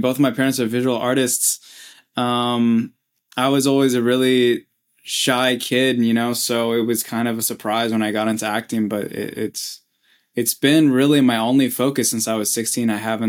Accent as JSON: {"language": "English", "region": "Oregon", "country": "United States", "tie": "born there", "also_born_or_lived": "France / New Mexico", "said": "Yeah, I grew up in a plethora of places. My mom and my dad met in New Mexico, and I was born in Oregon. I moved to France for my first year of life."}